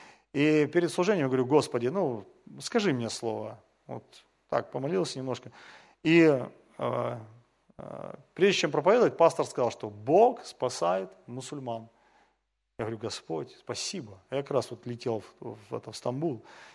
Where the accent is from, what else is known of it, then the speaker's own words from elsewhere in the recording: Russia; так он когда узнал, что мы из России